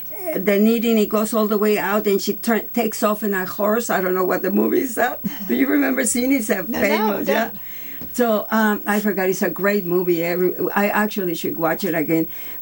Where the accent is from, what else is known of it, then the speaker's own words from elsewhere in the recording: Mexico City, Mexico; and then I was born in Mexico City, and I grew up with, you know, strange. I mean, not strange, a very, very incredible. And I grew up in a country club, because my aunt was an actress. So I grew up in a very rich, poor way.